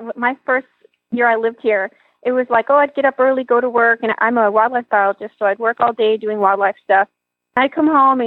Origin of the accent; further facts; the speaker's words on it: Vermont, United States; And, well, I grew up in Vermont. So, you know, it's not terribly different.